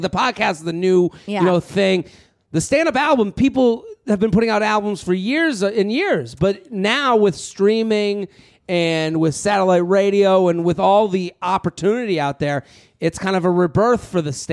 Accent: Needham, Massachusetts, United States; I grew up in Needham outside of Boston.

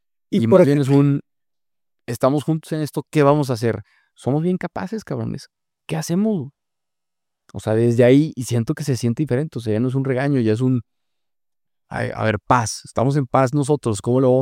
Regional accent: Mexico; Santo Padre, vengo de México.

